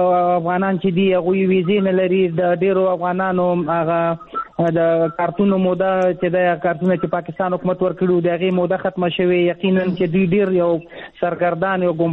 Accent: Afghanistan; now in Pakistan; مونږ په افغانستان په پاکستان کې کډوال یو مهاجر یو

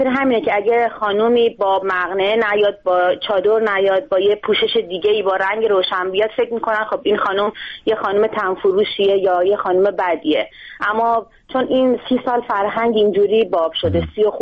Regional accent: Iran; now in Norway; ما خانمای ایرانی که از ایران اومدیم، الان چند سالم هست، حالا بعضی بیشتر بعضی مثل من کمتر، اومدم بیرون

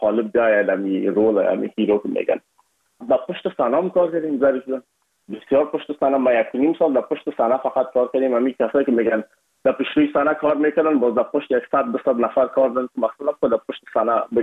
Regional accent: Afghanistan; ما از افغانستان هستیم یکمک لهجه و فرق داشت

